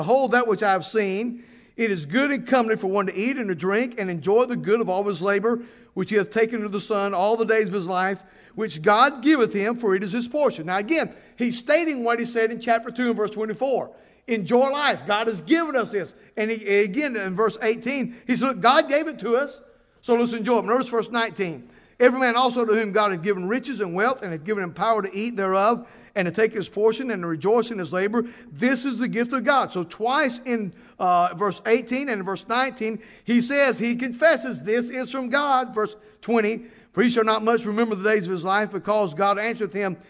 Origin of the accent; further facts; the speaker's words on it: the South, United States; Now, listen, I'm from the South, proud of it, and I'm just as biased toward the South as anybody you'll ever meet.